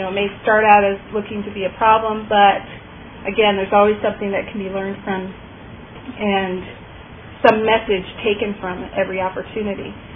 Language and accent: English; Cleveland, Ohio, United States; I grew up in Cleveland, Ohio, so it was a struggle to go back there